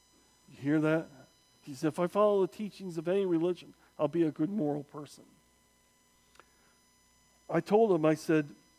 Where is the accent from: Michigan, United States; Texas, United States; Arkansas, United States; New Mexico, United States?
Arkansas, United States; born there; I said, well, I was born in Arkansas, too.